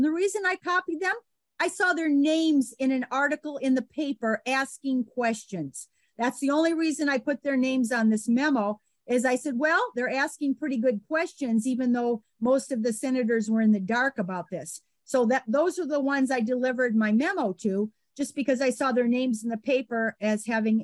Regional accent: Iowa, United States; And not only was he from Iowa, and I'm from Iowa, so I thought, well, there's a little connection there. You know, I'm from Iowa.

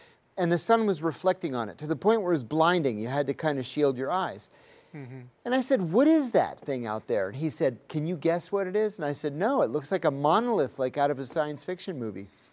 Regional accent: Pennsylvania, United States; I grew up in Western Pennsylvania, it's coal country

